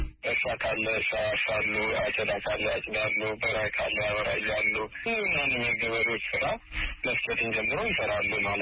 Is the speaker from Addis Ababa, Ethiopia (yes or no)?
yes; Addis Ababa, Ethiopia; also born or lived in Dega Damot, West Gojjam; የተወለድኩት እንደ ማንኛውም የአስፋልት ልጅ ቦታ ውስጥ ነው የተወለድኩ። ደብረ ማርቆስ ወደ 80 ኪሎ ሜትር ይገባል። ምዕራብ ጎጃም ደጋዳሞት ወረዳ ነው የተወለድኩትኝ። ጣመ ጊዮርጊስ የሚባል ቤተክርስቲያን አለ እዛ አካባቢ። በስምንት አመቴ ወደ አዲስ አበባ ወንድሞች አመጡኝ የተሻለ ትምህርት እንድማር